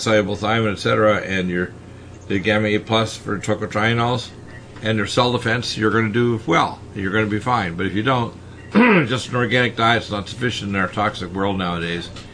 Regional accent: Detroit, Michigan, United States; born there; I could run for president because I was born in Detroit, but the last two-thirds of my life were in America

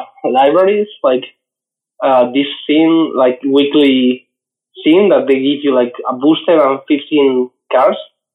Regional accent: Madrid, Community of Madrid, Spain; Yeah, I was born here 24 years ago.

